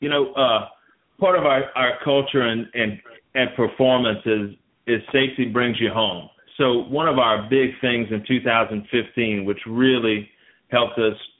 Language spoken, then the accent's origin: English; Houma, Louisiana, United States; I was born and raised here in Houma, Louisiana, and I love to eat.